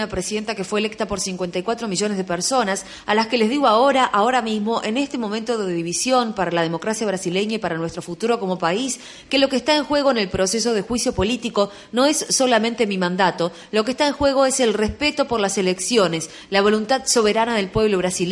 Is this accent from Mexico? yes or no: yes; Mexico; soy originaria de México